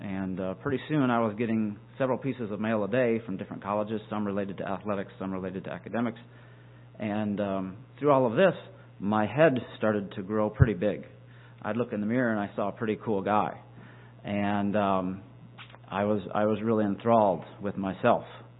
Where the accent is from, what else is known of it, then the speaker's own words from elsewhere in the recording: Michigan, United States; I was born in Michigan and reared there. I'm the third of 12 children.